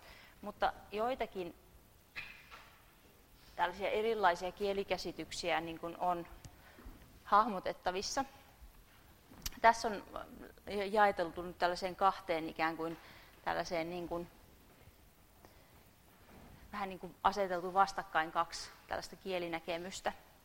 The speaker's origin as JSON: {"language": "Finnish", "town": "Saarijärvi", "region": "Central Finland", "country": "Finland", "tie": "born or raised there", "said": "Mä oon itse Saarijärveltä kotoisin"}